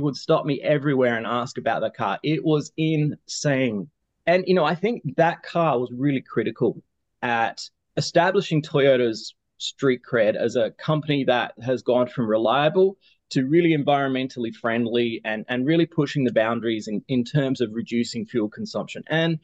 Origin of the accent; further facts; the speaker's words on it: Australia; I'm Australian by background and was working for Toyota Australia.